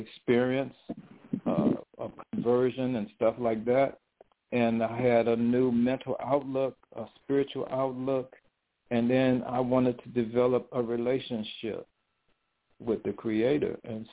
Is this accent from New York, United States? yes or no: yes; Brooklyn, New York, United States; born there; Well, I was born in Brooklyn.